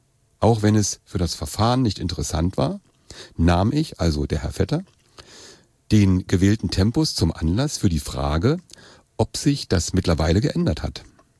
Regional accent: East Germany, Germany; Ich komme aus dem Osten und da hatte IM nun mal eine andere Bedeutung.

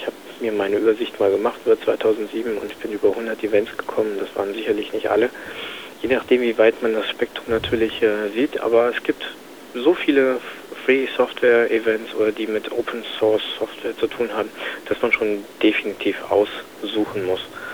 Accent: Berlin, Germany; Ja, ich bin Berliner.

